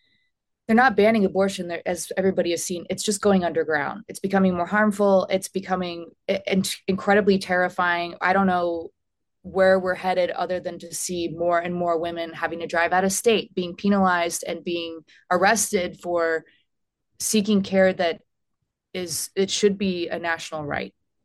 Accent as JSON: {"language": "English", "region": "Texas", "country": "United States", "said": "I'm originally from Texas, and a lot of my friends back there"}